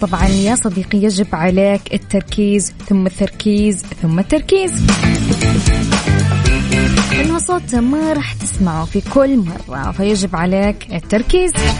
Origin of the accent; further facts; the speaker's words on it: Jeddah, Makkah Province, Saudi Arabia; ها أنه عندنا في جدة